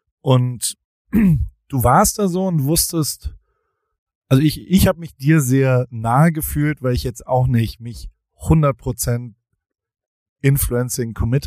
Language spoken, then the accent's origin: German; Heidelberg, Baden-Württemberg, Germany; Ich komme aus Heidelberg.